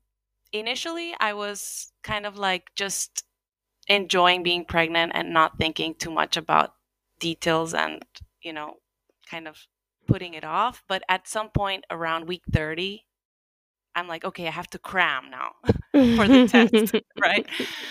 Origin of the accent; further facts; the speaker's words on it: Honduras; moved away as an adult; now in Finland; I'm originally from Honduras, and I came to Finland around 15 years ago to study a master's degree, and then I ended up just getting a job